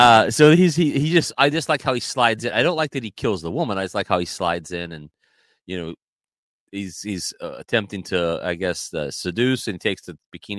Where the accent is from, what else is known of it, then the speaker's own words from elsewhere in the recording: Ohio, United States; I grew up in the Midwest of America, Ohio. Our biggest fears were quicksand.